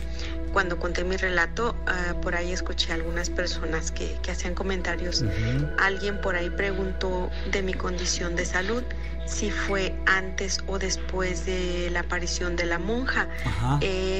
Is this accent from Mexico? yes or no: yes; Guerrero, Mexico; Yo soy del estado de Guerrero.